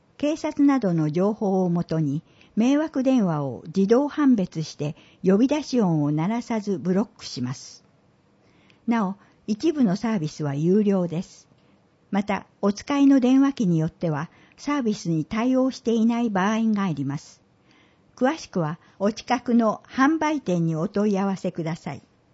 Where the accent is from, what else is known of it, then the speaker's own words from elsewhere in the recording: Chiba, Japan; born there; 千葉で生まれて千葉で引退できたことは幸せです。